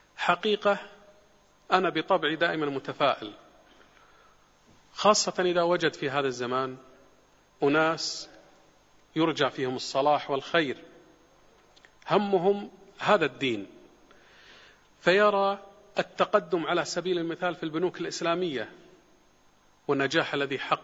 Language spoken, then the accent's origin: Arabic; Kuwait; مثلا إحنا عندنا بالكويت نسميها التأمين التكافلي